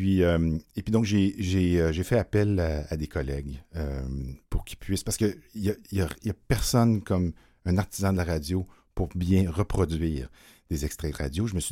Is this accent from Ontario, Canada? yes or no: no; Quebec City, Quebec, Canada; je viens de la ville de Québec